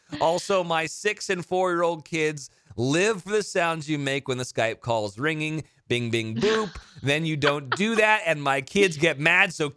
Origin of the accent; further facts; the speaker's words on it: Carmel, California, United States; I'm going to be up in Pebble Beach, Carmel, my hometown.